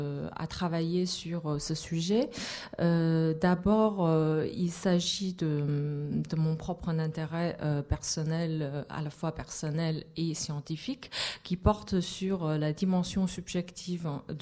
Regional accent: Wuhan, Hubei, China; also born or lived in Beijing; d'abord dans une ville qui s'appelle Wuhan, qui est ma ville natale, et ensuite à Pékin.

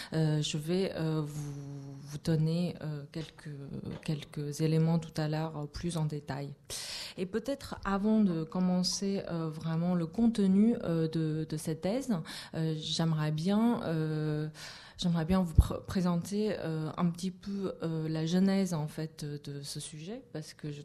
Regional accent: Wuhan, Hubei, China; also born or lived in Beijing; d'abord dans une ville qui s'appelle Wuhan, qui est ma ville natale, et ensuite à Pékin.

